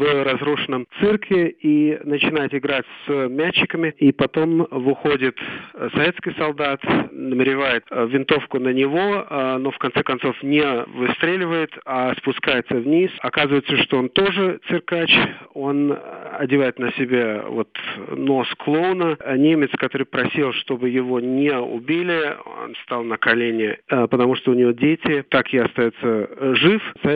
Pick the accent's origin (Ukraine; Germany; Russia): Germany; Russian is a second language; Я вырос в Западной Германии, на юго-западе Германии, 70-го года рождения.